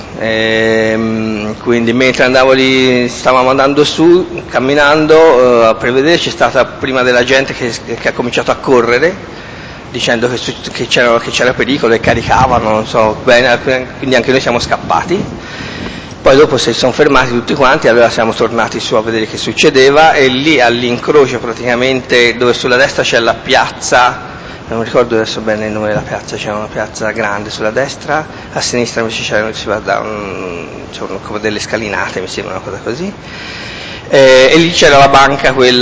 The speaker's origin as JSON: {"language": "Italian", "town": "Cimitile", "region": "Campania", "country": "Italy", "tie": "born there", "lives_now": "Lucca, Italy", "said": "sono nato a Cimitile, in provincia di Napoli, il 10-11 del 1956."}